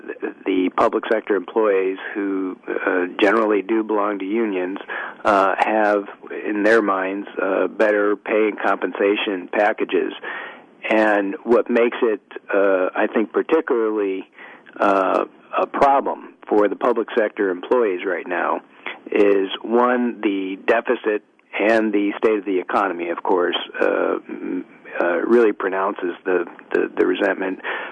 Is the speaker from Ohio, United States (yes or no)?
yes; Ohio, United States; I'm from Ohio, and Ohio's going through a terrific battle.